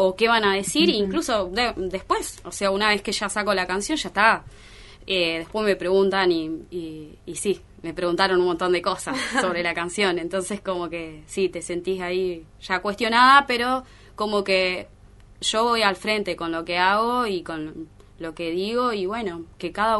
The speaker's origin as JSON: {"language": "Spanish", "town": "Río Grande", "region": "Tierra del Fuego", "country": "Argentina", "said": "trabajé acá en Río Grande, soy de acá de Río Grande, me casé, me separé, me divorcié"}